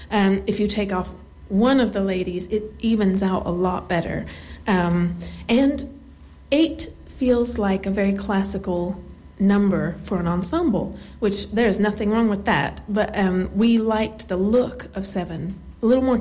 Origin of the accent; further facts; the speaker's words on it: Tennessee, United States; moved away as an adult; now in United Kingdom; No, I'm originally from Tennessee, but I've been here for 8 years, so my accent's really weird.